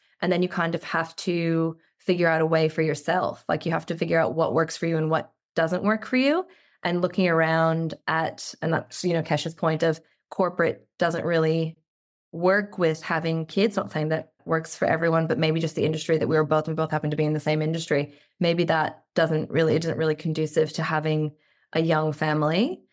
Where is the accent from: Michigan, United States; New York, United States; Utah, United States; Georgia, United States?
New York, United States; Look, I'm from New York, so there's a very different mentality there.